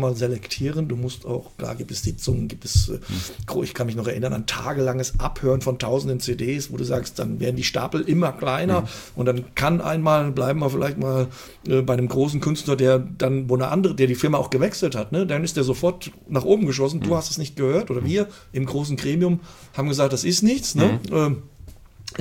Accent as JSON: {"language": "German", "town": "Fulda", "region": "Hesse", "country": "Germany", "tie": "born or raised there", "said": "Fulda. Ja, der Entschluss kam dann, weil meine Frau ist auch ein Fulderer Mädchen, ist hier verwurzelt, familiär und meine Mutter lebt hier noch in Fulda."}